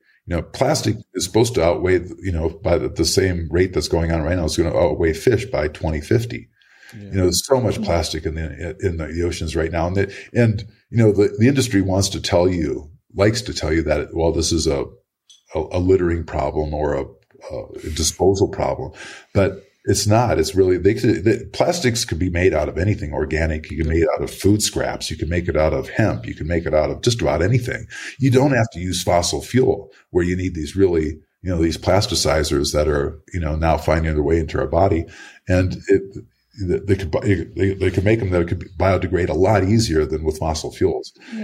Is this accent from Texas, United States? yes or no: no; Boulder, Colorado, United States; We're in the Boulder Film Festival, a smaller one, but this is my hometown, my old hometown.